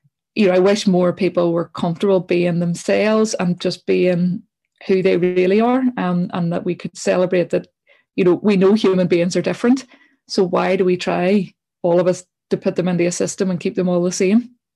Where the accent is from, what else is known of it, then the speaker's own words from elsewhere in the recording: Northern Ireland, United Kingdom; you probably know growing up in Northern Ireland, that when you're that age, everyone needs to look the same, and you all wore Adidas.